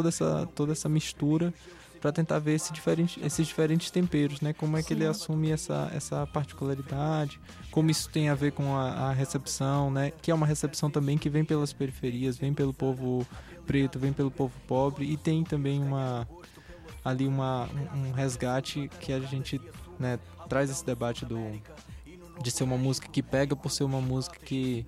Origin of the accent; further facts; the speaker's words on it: São Luís, Maranhão, Brazil; deu pra matar a saudade da minha terra, São Luís do Maranhão.